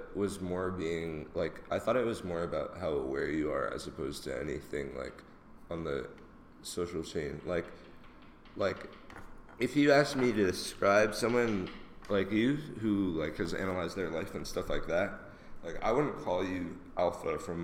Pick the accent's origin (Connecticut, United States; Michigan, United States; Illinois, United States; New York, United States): New York, United States; New York City; Here, Lower East Side.